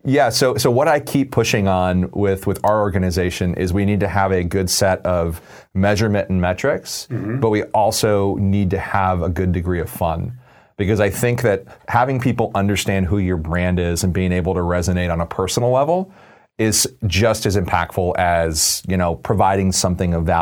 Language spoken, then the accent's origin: English; Illinois, United States; What we've always said, in a, you know, growing up in Illinois was, you know … was an easier way to pronounce it, right?